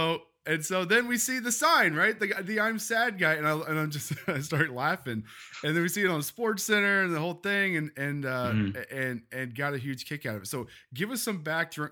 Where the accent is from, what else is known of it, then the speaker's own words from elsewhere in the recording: Topeka, Kansas, United States; So me too, man. So yeah, us Topeka people don't have a lot to do on Saturdays.